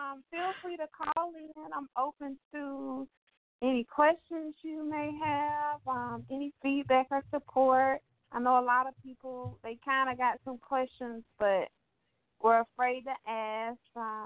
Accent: Jacksonville, Florida, United States; also born or lived in Guantanamo Bay, Cuba; Yes, I was born in Guantanamo Bay, Cuba. My father was in the military. I think we were there no more than a few years. And since then, I have been in Jacksonville my whole life. So I represent Duval 100%.

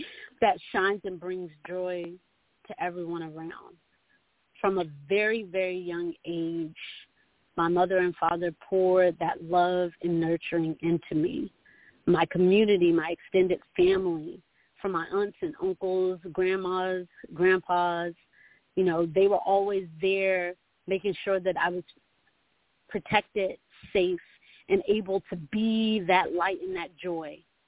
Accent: Washington, D.C., District of Columbia, United States; also born or lived in Maryland / Virginia; I grew up, I was born in Washington, D.C., on the East Coast, and I've lived in multiple places of Maryland and Virginia. I went to school in Alexandria, Virginia, at T.C. Williams High School.

